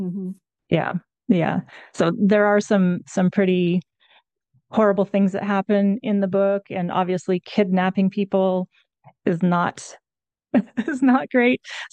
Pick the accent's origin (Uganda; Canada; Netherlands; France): Canada; Well, I'm Canadian, so I don't know the history of the United States very well.